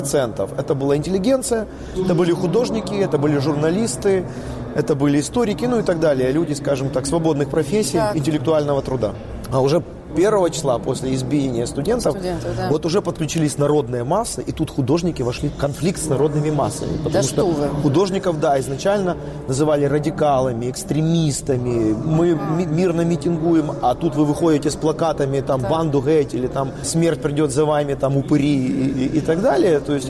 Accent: Kyiv, Ukraine

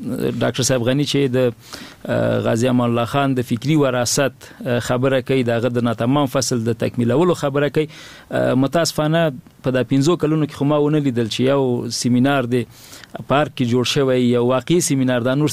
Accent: Nangarhar, Afghanistan; زه د ننګرهار ولایت یم،

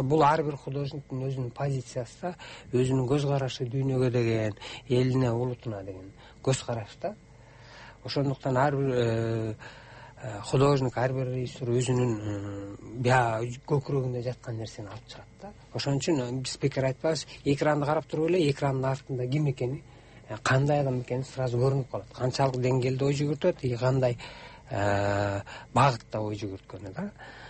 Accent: Bishkek, Kyrgyzstan; Мен өзүм Бишкекте чоңойгом, Бишкекте мектепти бүтүргөм

